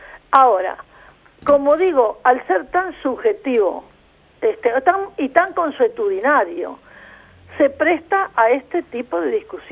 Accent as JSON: {"language": "Spanish", "region": "Montevideo", "country": "Uruguay", "said": "yo, que soy montevideana de bastante tiempo"}